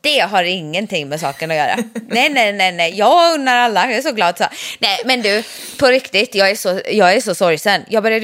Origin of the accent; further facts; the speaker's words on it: Ulricehamn, Västra Götaland County, Sweden; Ja, det heter det hemma i Ulricehamn också.